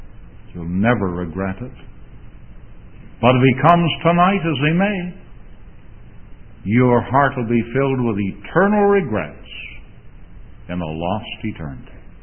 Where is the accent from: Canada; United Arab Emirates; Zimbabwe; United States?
Canada; Galt, Ontario; The night before, he had said to me on the streets of my hometown of Galt